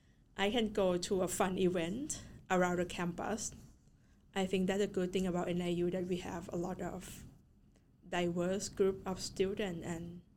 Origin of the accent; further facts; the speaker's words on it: Thailand; English is a second language; moved away; And for myself, I'm from Thailand in Southeast Asia, so Center for Southeast Asian Studies is kind of an outlet for me.